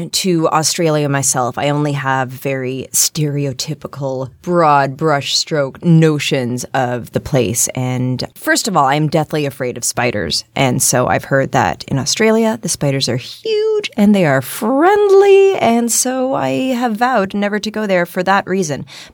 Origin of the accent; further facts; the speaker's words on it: Canada; growing up as a Canadian pre-internet, I definitely felt it as a kid.